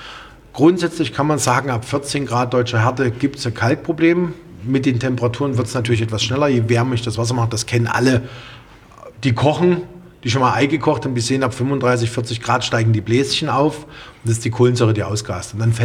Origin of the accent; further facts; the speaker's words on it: Austria; wir kommen aus Österreich